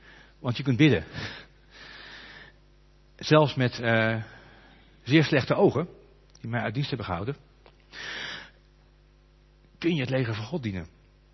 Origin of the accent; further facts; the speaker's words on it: Netherlands; we zijn Hollanders, dus we mopperen graag.